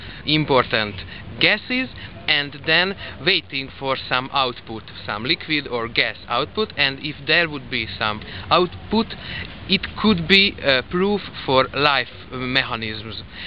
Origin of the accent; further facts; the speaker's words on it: Budapest, Hungary; We are from Budapest and working on Mars research because we think that there can be life on Mars.